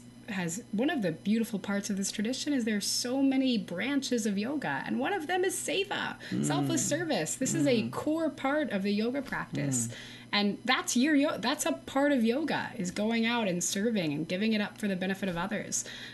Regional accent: Texas, United States; It was a barbecue restaurant, and I'm from Texas, so it was easy.

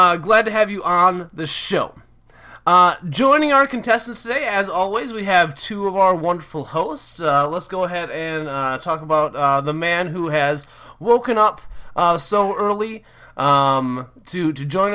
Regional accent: Minnesota, United States; I'm originally from Minnesota, and so it gets even colder up there.

